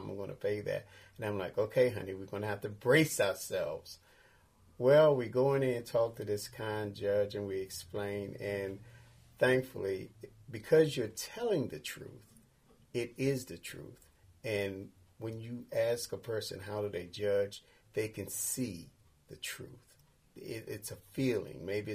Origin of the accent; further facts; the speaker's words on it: Washington, District of Columbia, United States; And I'm from Washington, D.C. And usually you get something in the mail that tells you that your tag is about to expire.